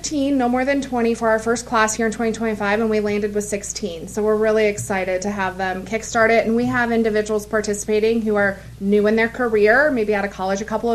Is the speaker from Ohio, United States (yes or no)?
yes; Versailles, Ohio, United States; Yeah, so I was born and raised in Versailles.